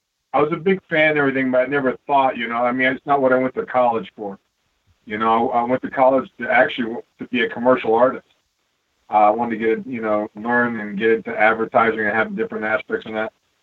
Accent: Miami, Florida, United States; I was born and raised in Miami, and we have championship wrestling from Florida here.

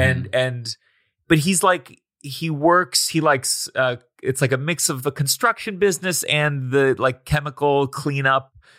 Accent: Potomac, Maryland, United States; also born or lived in Washington, D.C.; Potomac, Maryland.

